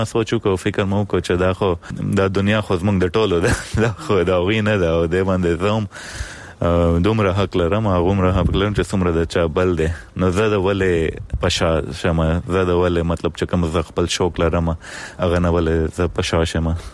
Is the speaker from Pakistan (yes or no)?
yes; Pakistan; زه له پاکستان نه یم، نو زما دغه پاسپورټ دی